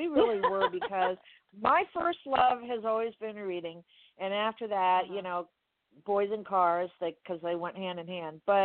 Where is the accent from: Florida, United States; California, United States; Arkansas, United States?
Florida, United States; Miami; I grew up in Miami, so there's, you know, it's a race